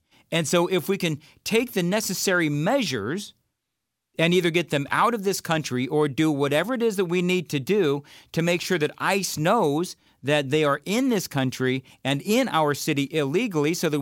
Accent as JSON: {"language": "English", "region": "California", "country": "United States", "tie": "born or raised there", "said": "I think one of the reasons why I'm so frustrated with this is because of what I saw, again, growing up in California."}